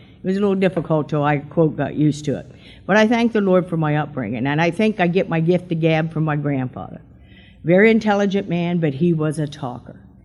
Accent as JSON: {"language": "English", "town": "Bristol", "region": "Pennsylvania", "country": "United States", "tie": "born or raised there", "also_born_or_lived": "Monument", "said": "I was born in Monument, but my grandparents took me to Bucks County to raise me, and I was there for 12 years. I was raised in Bucks County in Bristol, and right across from Minnesota Mining."}